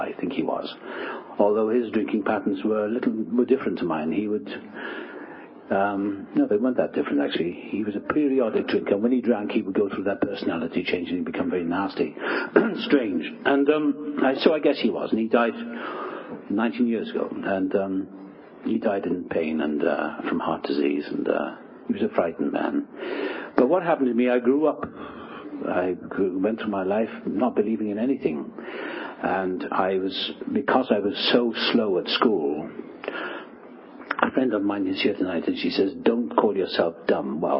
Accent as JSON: {"language": "English", "region": "Wales", "country": "United Kingdom", "tie": "born there", "said": "I was born in South Wales."}